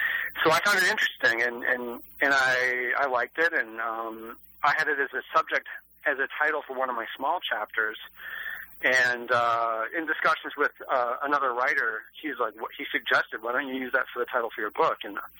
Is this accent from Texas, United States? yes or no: no; Kansas, United States; Growing up in Kansas, as I talk about in the book, I grew up in Kansas in the 80s